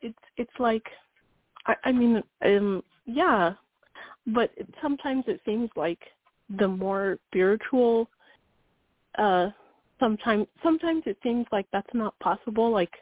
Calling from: Wyoming, United States

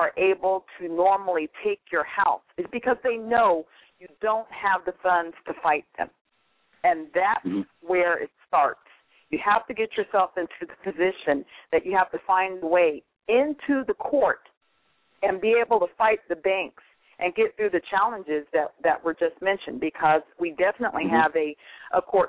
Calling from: California, United States; I'm calling from California.

